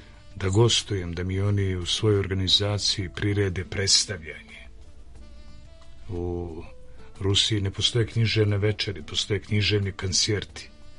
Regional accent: Brodarevo, Šumadija and Western Serbia, Serbia; Ja sam nosio rakiju iz Brodareva, mog rodnog, ne znajući da će on doći.

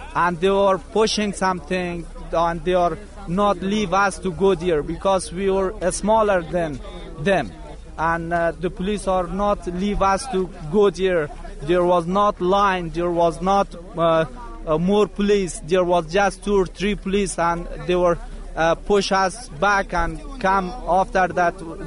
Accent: Kunar, Afghanistan; We live in Kabul and we are from Konar province. We live in Kabul.

